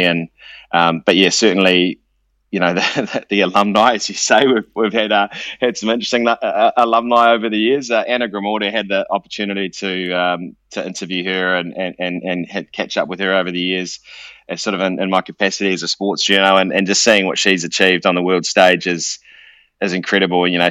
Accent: Dunedin, Otago, New Zealand; I think when I was growing up in Dunedin, Dad would take me to Carisbrook to watch Otago play, or the Highlanders, or the All Blacks

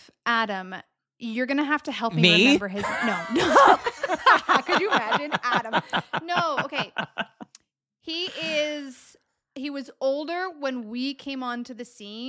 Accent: Ireland; Because as an Irish Catholic.

